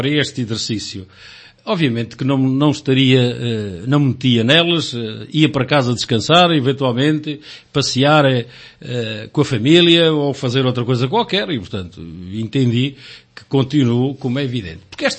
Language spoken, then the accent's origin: Portuguese; Portugal; nós somos, nós portugueses, de uma forma genérica, costumamos dizer mal numa primeira reação